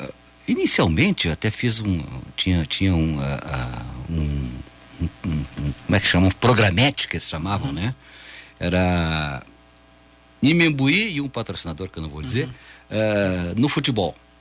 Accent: Cachoeira do Sul, Rio Grande do Sul, Brazil; born there; Não, nasci em Cachoeira do Sul.

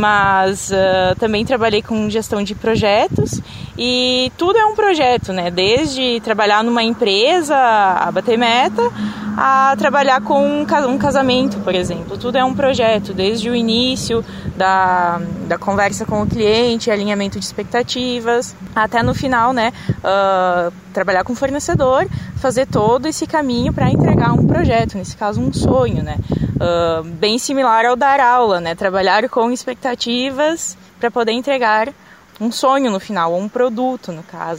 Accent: Farroupilha, Rio Grande do Sul, Brazil; also born or lived in Ireland / London / Italy; Isso, então eu nasci aqui em Linha Boêmios, tá? Quarto distrito de Farroupilha. Eu tenho 29 anos, então eu conheço bem o interior aqui, né? 29 anos que eu moro aqui, estudei algum tempo fora, né? Morei um tempo na Irlanda, morei um tempo em Londres, morei na Itália

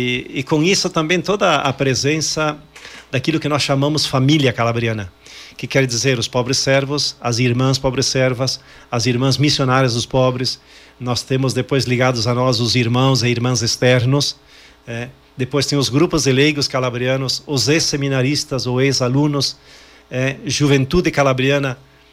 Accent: Carlos Barbosa, Rio Grande do Sul, Brazil; E lá no interior de Carlos Barbosa, de onde eu sou

